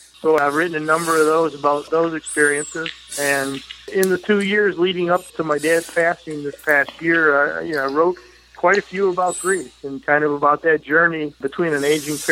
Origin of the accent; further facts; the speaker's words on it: Dearborn Heights, Michigan, United States; born there; I was born in Metro Detroit, Michigan, in a little town called Dearborn Heights